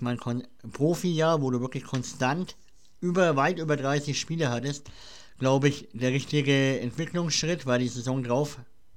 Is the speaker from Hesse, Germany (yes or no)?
no; Nuremberg, Bavaria, Germany; Das muss sogar ich als Nürnberger gestehen.